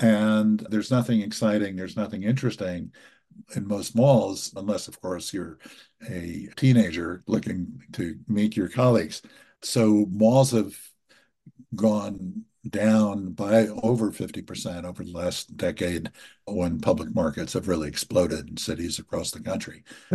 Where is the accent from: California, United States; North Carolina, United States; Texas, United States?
North Carolina, United States; Asheville; was in my hometown. I live outside of Asheville, North Carolina.